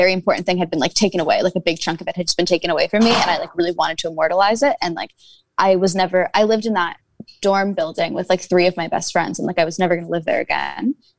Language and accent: English; New York City, New York, United States; because I'm from New York City, so like I would see that in TV, but like I didn't really understand like what it was like.